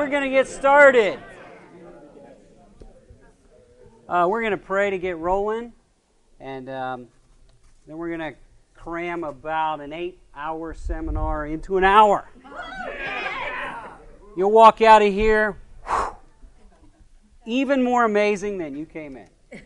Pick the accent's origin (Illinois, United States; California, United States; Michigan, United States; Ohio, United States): Ohio, United States; Chillicothe; I am not from Xenos, although I've known Dennis for a long time. Let me tell you my story. I grew up in a place called Chillicothe, Ohio.